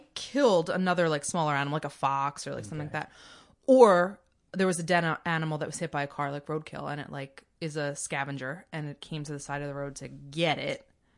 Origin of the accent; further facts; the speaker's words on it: Midwest, United States; I'm also from the Midwest.